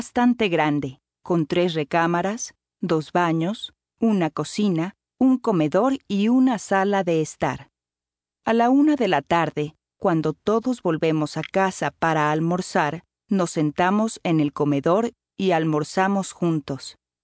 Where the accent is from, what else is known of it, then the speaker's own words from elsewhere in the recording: Panama City, Panamá, Panama; Tengo 22 años y soy de Panamá. Yo vivo con mis padres y mis hermanos en una casa en las afueras de la ciudad de Panamá, la capital, en un vecindario que se llama Betania.